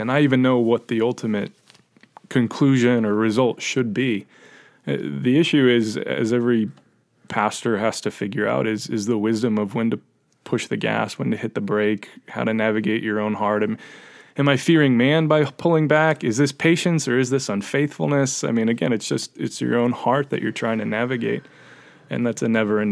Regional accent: Tennessee, United States; I grew up in Tennessee, and it's a very Christianized culture where everyone goes to church.

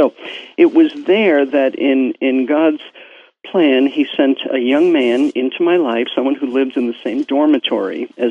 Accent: Brooklyn, New York, United States; I grew up in Brooklyn, New York. My parents, Jewish. My grandparents were all Jewish. They were all Russian Jews.

